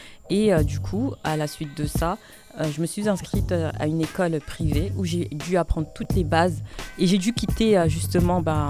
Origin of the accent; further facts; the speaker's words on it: Mantes-la-Jolie, Île-de-France, France; born there; now in Paris, France; Oui, c'est ça, je suis née à Mantes-la-Jolie, au Val-Fouré.